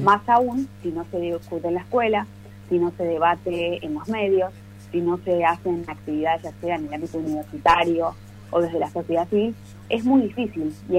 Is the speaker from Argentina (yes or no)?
yes; Argentina; como argentinos